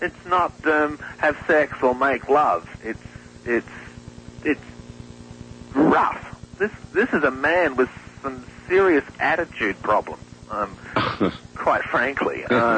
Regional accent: Australia; accent: Australian; There's my Aussie accent.

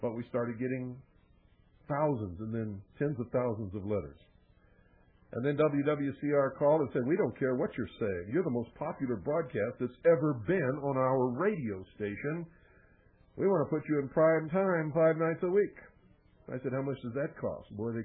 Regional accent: United States; I'm the same as you. I'm just an American who cares and got fed up, and I drew the line.

